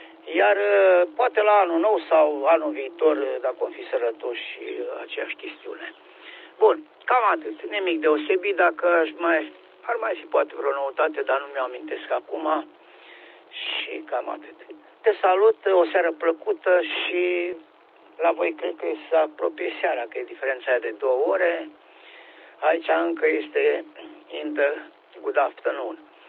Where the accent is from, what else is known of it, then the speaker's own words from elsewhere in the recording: Romania; moved away; noi eram imigranti, eram din Europa, eram din România, eram om bătrân, așa, și a fost ok